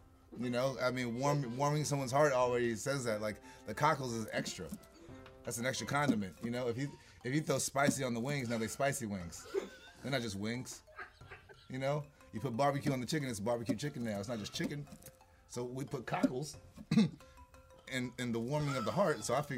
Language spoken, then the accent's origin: English; Crenshaw, California, United States; I'm from Crenshaw. I know Crips.